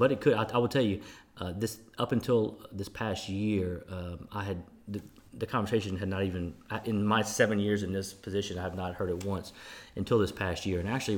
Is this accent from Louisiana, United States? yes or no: yes; Lafayette, Louisiana, United States; also born or lived in Marquette, Michigan; I always say I'm born and raised in Lafayette because really I am. But my birth certificate says Marquette, Michigan.